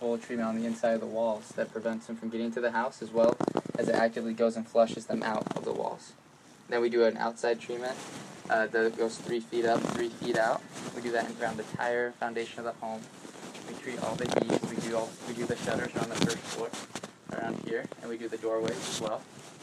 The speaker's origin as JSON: {"language": "English", "region": "California", "country": "United States", "said": "I'm originally from California, so I'm just a little sentimental, so I keep my number."}